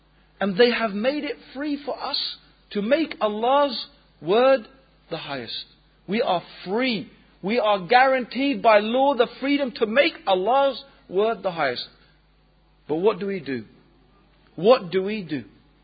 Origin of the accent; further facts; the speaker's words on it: England, United Kingdom; also born or lived in Tanzania; even me as an English Muslim, born, actually I was born in Tanzania, but anyway, that's a different aspect. But, you know, my father and my ancestors are English. As in white Anglo-Saxon English. But I still consider myself as a Muslim now. Because my ummah is England.